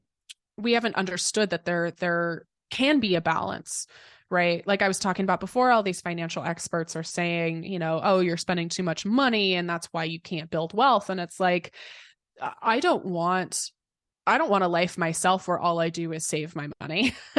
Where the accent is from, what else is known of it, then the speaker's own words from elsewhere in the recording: United States; And I can speak as an American, but I know that this is the reality for most countries